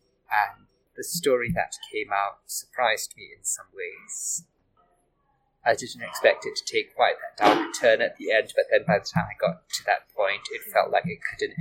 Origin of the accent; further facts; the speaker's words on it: Singapore; I'm a Singaporean writer and translator.